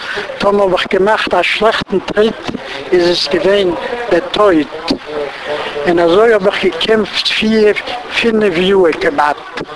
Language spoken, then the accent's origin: German; Łódź, Łódź Voivodeship, Poland; born there; German is a second language; Ich bin geboren in Lodz 925